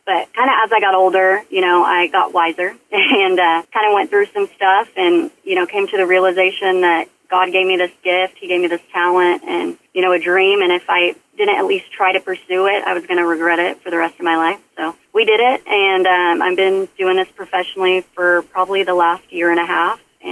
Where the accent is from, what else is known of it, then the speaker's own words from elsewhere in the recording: Weatherford, Oklahoma, United States; I'm actually from Weatherford, Oklahoma. So not too far from you guys. I grew up rodeoing. I grew up in the, you know, country lifestyle.